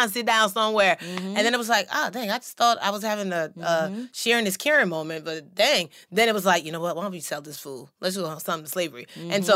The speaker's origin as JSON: {"language": "English", "country": "Nigeria", "said": "I don't know if it's because we're Nigerian"}